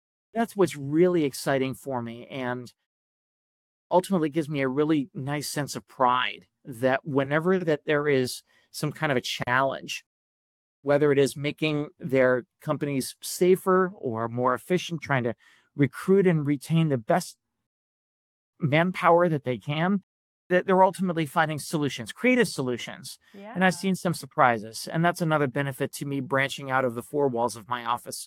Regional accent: Florida, United States; I grew up in Florida, actually.

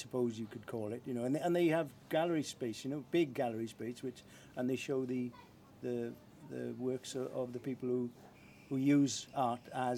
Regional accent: Mumbles, Wales, United Kingdom; born there; now in Pembrokeshire, United Kingdom; But I was born in Mumbles.

